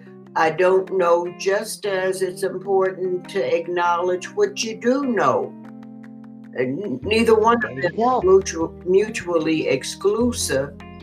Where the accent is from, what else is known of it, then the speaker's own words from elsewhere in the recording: Chicago, Illinois, United States; also born or lived in Mississippi; he's blues, and I'm from Mississippi, so the blues are just a part of my bloodstream. He's phenomenal, but there are a whole bunch of blues singers. I grew up in Chicago, yes.